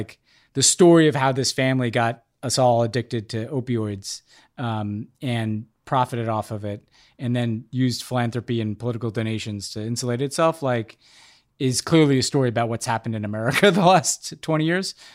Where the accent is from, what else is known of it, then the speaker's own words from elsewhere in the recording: New York City, New York, United States; As a New Yorker, like what's gross is you go to the Metropolitan Museum of Art